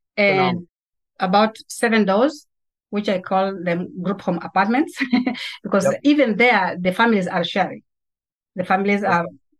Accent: Kenya; I am originally from Kenya.

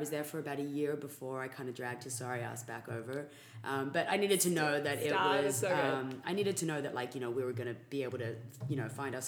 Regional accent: Sydney, New South Wales, Australia; So I'm from Sydney, which is like the big city

